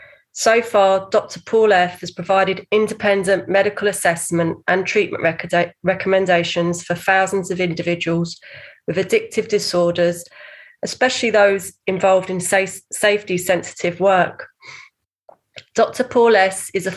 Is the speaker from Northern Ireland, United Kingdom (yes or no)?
no; London, United Kingdom; I'm from London